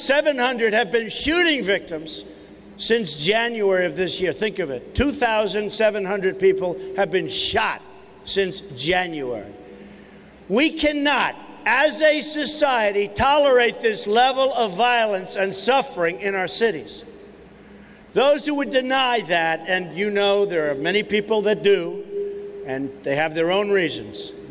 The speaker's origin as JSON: {"language": "English", "country": "United States", "said": "As a father, as a builder, as an American, it offends my sense of right and wrong"}